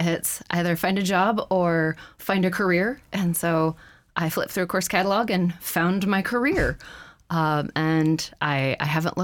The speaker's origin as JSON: {"language": "English", "region": "Washington", "country": "United States", "moved": "yes", "lives_now": "Alaska, United States", "said": "my 10-year anniversary of moving up to Alaska. So this is kind of a big year for me. I am a transplant from Washington State"}